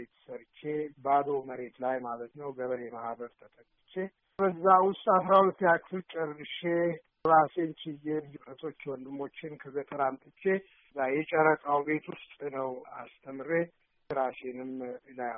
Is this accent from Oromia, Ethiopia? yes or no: yes; Adama, Oromia, Ethiopia; የገጠር ተማሪ ነበርኩ እና ወደ ናዝሬት ወደ አሁን አዳማ በሚባለው ከተማ በዛ ነው ያደግኩት። እዛ ቤተሰብ አልነበረኝም